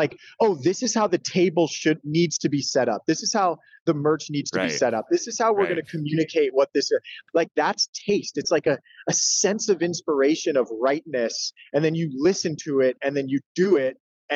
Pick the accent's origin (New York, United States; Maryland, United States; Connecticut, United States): New York, United States; So I grew up in Brooklyn, and on my block, grew up in a neighborhood that was mostly black.